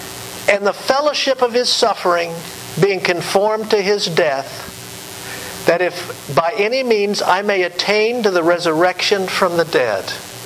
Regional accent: California, United States; I've been to the beach. I grew up in Southern California.

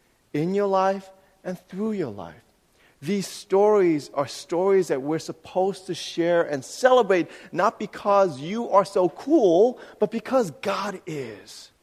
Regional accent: New York, United States; I'm especially excited because I'm a New Yorker. It's a revival of New York basketball.

